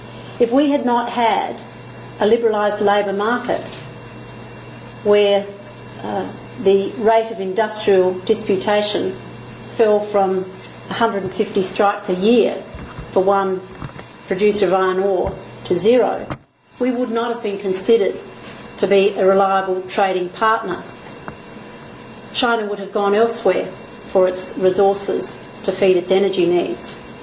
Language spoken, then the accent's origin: English; Western Australia, Australia; I come from Western Australia